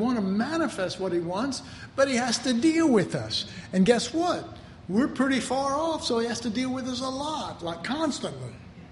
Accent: Dallas, Texas, United States; I grew up in Oak Cliff. I know about getting revenge.

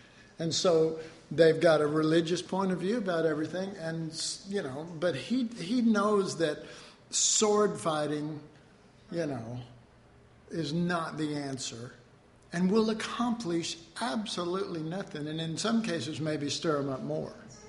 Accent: Dallas, Texas, United States; I was raised in Oak Cliff, and I learned how to push back. And some of you go, oh, it can't be that bad, but I'm just telling you, I was raised in Oak Cliff.

